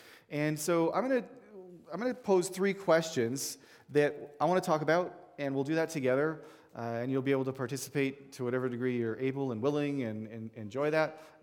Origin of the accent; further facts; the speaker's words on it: Edmonton, Alberta, Canada; also born or lived in Saskatchewan; I was born in Saskatchewan, and my family moved away to Edmonton for my early childhood. And so I grew up cheering for the Oilers